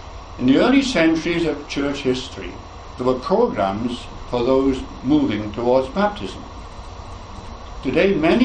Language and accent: English; Port Talbot, Wales, United Kingdom; When I was growing up in Port Talbot, I went to a non-Catholic grammar school.